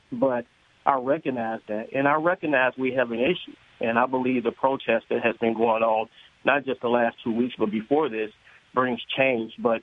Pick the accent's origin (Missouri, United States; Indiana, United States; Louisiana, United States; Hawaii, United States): Indiana, United States; Gary; Kim, I'm also from Gary, Indiana. I just recently relocated to the southern part of the state, central Indiana part of the state.